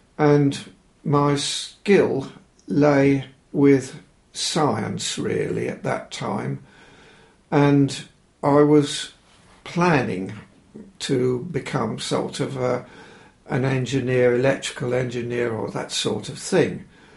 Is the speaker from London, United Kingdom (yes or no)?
no; Burwell, East of England, United Kingdom; I was born in Burwell, where I've lived all my life, apart from business and one or two other stays away for, well, 2 years was the most, when I was away from Burwell.